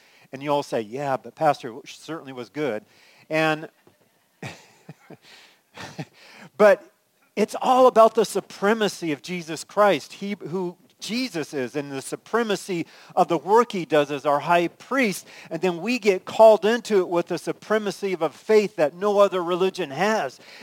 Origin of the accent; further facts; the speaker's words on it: California, United States; So I grew up in California, and with for me, there was one of the world's most famous bridges, the Golden Gate Bridge